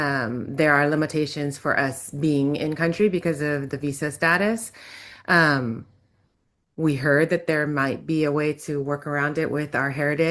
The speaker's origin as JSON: {"language": "English", "region": "Hawaii", "country": "United States", "moved": "yes", "lives_now": "San Francisco, United States", "said": "So we're originally from Hawaii, but have been living in San Francisco for the last 30 years or so. We're both of Japanese descent, enjoy going to Japan"}